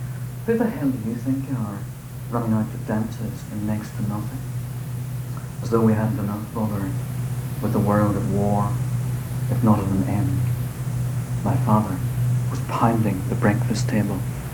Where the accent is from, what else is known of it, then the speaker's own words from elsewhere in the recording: Northern Ireland, United Kingdom; There wasn't a great deal happening in the little village outside which I was brought up on the Armagh-Tyrone border.